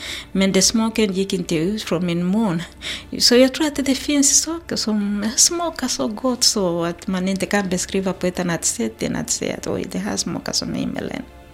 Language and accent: Swedish; Tanzania; first language Kichaga; Swedish is a second language; Det är Kichaga. Det talas av väldigt, väldigt lite grupp där i Tanzania kanske.